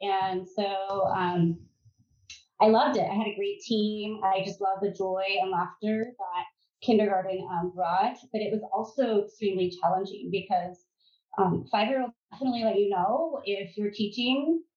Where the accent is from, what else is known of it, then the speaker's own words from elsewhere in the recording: California, United States; I moved back home. I'm from the Bay Area, and started working as a kindergarten teacher